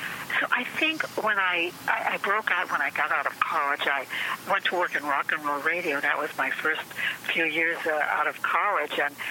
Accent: Chicago, Illinois, United States; I was raised in the Chicago area

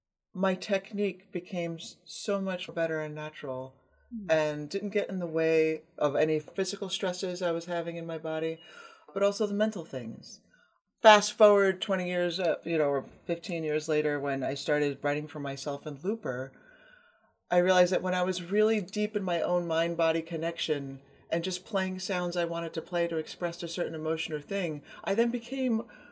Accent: New York, United States; my story is that I'm from New York and grew up in a very traditional youth orchestra culture.

